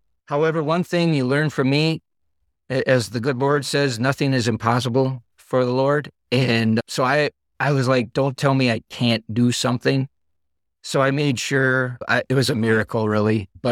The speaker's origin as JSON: {"language": "English", "town": "Merrill", "region": "Wisconsin", "country": "United States", "tie": "born or raised there", "said": "growing up, I remember a little bit about the American Legion, but not too much when I was younger and growing up in Merrill, Wisconsin."}